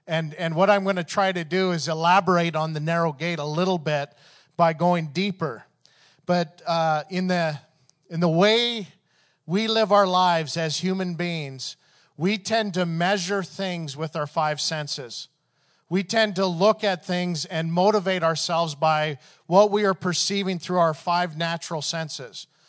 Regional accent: Canada; I remember when I was growing up in Canada, and, you know, our Canada's sport is hockey.

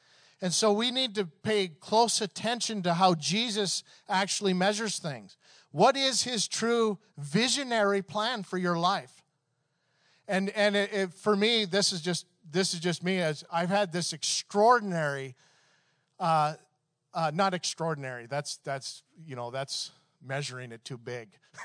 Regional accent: Canada; I remember when I was growing up in Canada, and, you know, our Canada's sport is hockey.

